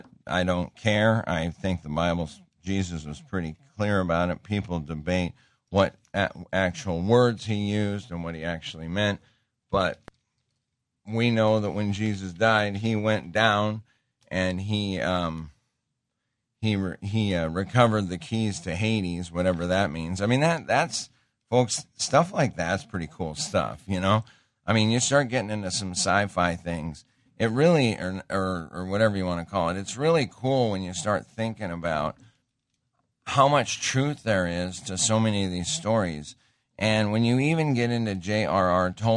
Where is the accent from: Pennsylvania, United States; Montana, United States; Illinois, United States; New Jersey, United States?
Montana, United States; I grew up in Montana, and as crazy as it is, back in the 60s and early 70s, to date myself, silver dollars were still floating around.